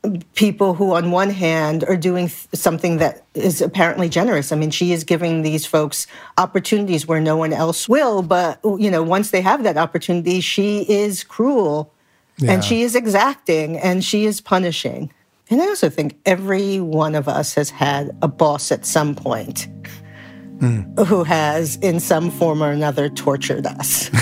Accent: Brooklyn, New York, United States; I grew up in Brooklyn in a multicultural community.

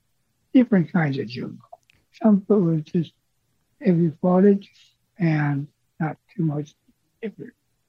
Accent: Glendale, California, United States; also born or lived in Bakersfield; Basically, I'm a California kid. I was born in Bakersfield in 1924, I think.

